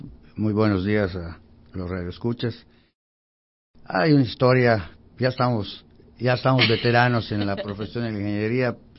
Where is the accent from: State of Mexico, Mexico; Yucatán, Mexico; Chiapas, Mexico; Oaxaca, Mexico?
Yucatán, Mexico; somos yucatecos